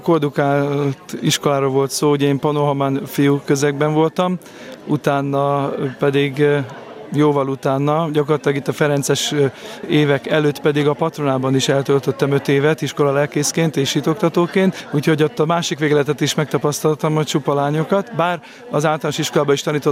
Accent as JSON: {"language": "Hungarian", "region": "Szabolcs-Szatmár-Bereg", "country": "Hungary", "also_born_or_lived": "Budapest", "said": "mert Szabolcsinak vallom magam, de születésileg budapesti vagyok, és jól eligazodom a városban, és a szórványban is"}